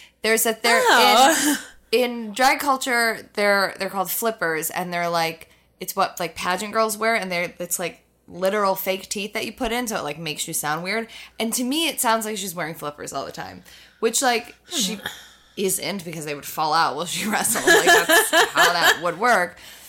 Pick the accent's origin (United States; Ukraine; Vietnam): United States; Midwest; They're terrible. I say that as a Midwesterner.